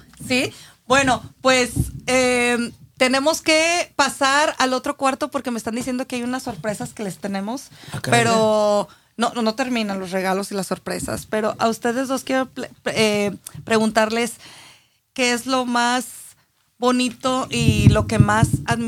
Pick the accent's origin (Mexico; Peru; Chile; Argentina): Mexico; Aguascalientes; yo soy de Aguascalientes.